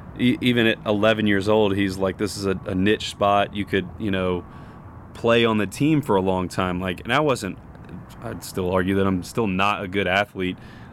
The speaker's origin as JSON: {"language": "English", "region": "Tennessee", "country": "United States", "tie": "born or raised there", "said": "be able to wear the power tee growing up in Tennessee and stuff."}